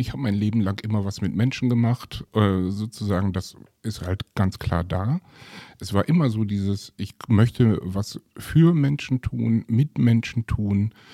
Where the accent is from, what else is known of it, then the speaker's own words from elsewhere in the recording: Witten, North Rhine-Westphalia, Germany; Ich bin 47 Jahre alt, ich komme aus Witten